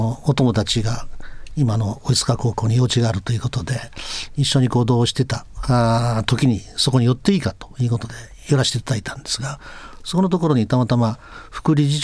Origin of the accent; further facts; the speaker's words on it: Hamamatsu, Shizuoka, Japan; はい、私はもう浜松生まれ浜松育ちで、我が家は私を含めて15代目になりました。